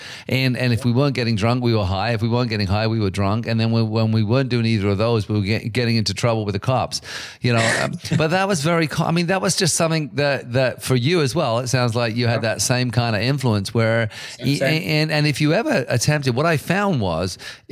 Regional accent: England, United Kingdom; moved away; part of that sort of growing up in England, if I hadn't left

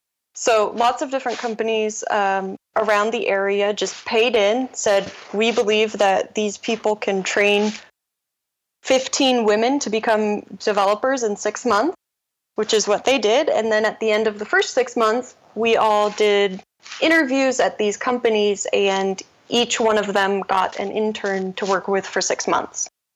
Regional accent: Idaho, United States; now in Seattle, United States; And then, of course, I grew up in Idaho, which is not too far.

